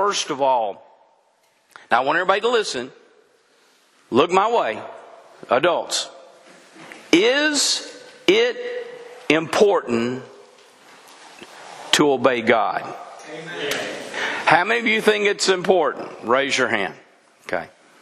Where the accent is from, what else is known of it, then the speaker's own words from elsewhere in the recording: Texas, United States; now in Arkansas, United States; which, you know, I'm a Texan. But we all moved to Arkansas after we get through making a living.